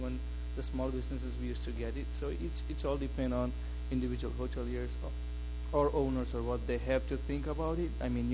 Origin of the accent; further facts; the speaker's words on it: India; English is a second language; You go India. You know, this year, me being Indian